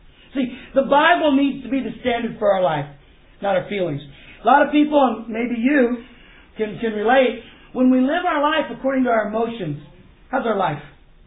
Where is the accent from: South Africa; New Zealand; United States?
United States; Texas; But my team, I grew up in East Texas. I'm a Cowboy fan.